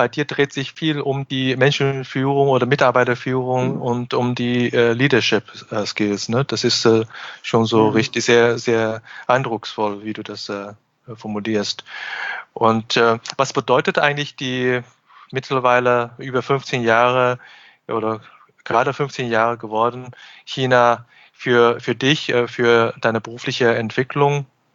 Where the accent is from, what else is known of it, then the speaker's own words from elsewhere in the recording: Hanover, Lower Saxony, Germany; aus Hannover, meine Heimatstadt